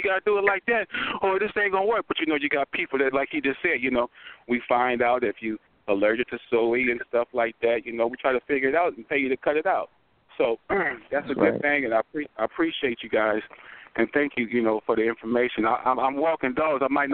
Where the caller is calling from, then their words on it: San Diego, California, United States; I'm calling from San Diego.